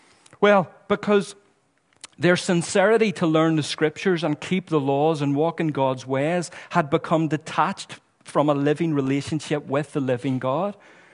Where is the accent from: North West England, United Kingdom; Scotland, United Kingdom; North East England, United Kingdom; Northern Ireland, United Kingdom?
Northern Ireland, United Kingdom; Belfast; It's kind of like where I grew up in West Belfast.